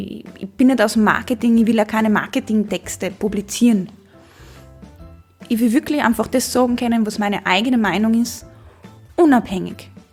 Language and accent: German; Trentino-Alto Adige, Italy; Ich bin in Südtirol aufgewachsen, in einer Familie, in der es hauptsächlich um Essen gegangen ist, aber sehr viel ums Reisen.